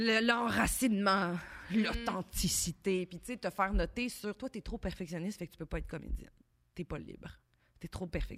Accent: Repentigny, Quebec, Canada; Je viens de Repentigny.

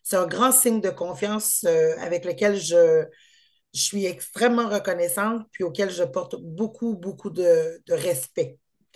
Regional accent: Quebec, Canada; vous parliez du fait que je viens des cantons de l'Est.

